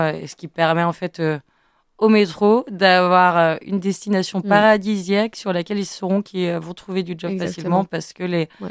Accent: Réunion, France; born there; Je suis née à La Réunion, je sais que forcément, si je suis réunionnaise, je suis forcément une descendante d'esclaves.

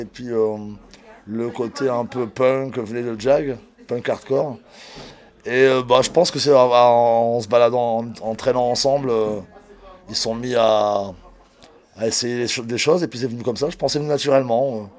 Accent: Brittany, France; moved away; Je suis parti de Bretagne pour arriver dans le nord de la France.

